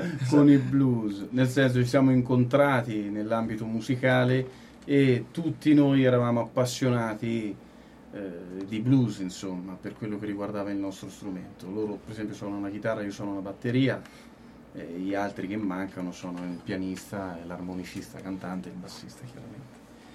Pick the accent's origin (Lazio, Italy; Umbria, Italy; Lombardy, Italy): Umbria, Italy; Bastia Umbra